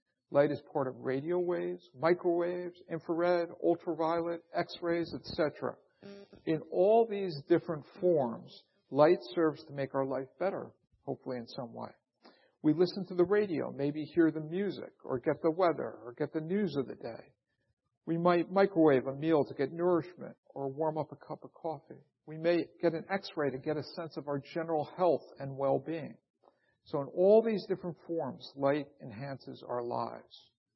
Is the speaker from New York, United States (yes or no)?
yes; New York, United States; I mentioned I am from New York, and sometimes I speak quickly.